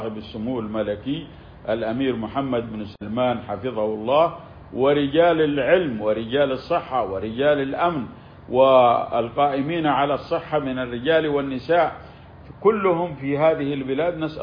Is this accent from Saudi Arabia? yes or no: yes; Saudi Arabia